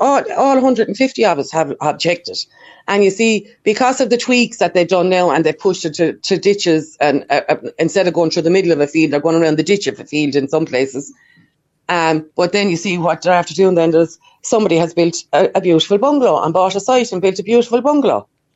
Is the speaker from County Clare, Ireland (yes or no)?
no; County Waterford, Ireland; I'm from County Waterford, so originally.